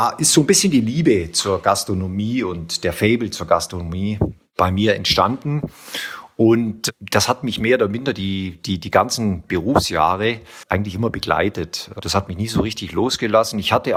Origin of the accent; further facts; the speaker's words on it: Lindau, Bavaria, Germany; accent: Swabian; now in Munich, Germany; Wie man vielleicht jetzt schon so ein bisschen raushört, ich bin im Schwäbischen geboren, in Lindau am Bodensee, also gerade noch Bayer. Bin dort groß geworden, lebe mit meiner Frau im schönen München, in Schwabing